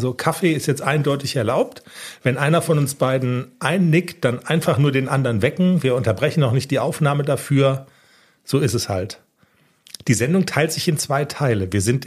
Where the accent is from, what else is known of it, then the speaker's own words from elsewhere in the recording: Bavaria, Germany; es könnte sein, dass es mit dem Hochdeutsch so ein bisschen hapert. Ich komme nämlich aus Niederbayern.